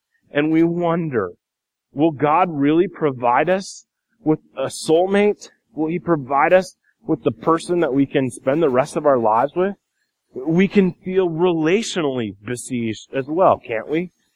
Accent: Iowa, United States; I didn't live in the Pacific Northwest. I grew up in Iowa, and I don't even remember Mount St. Helens.

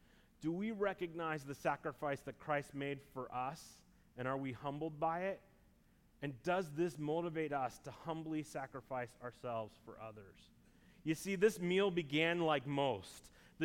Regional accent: Iowa, United States; I grew up in Iowa, and it was an ordinary sunny day

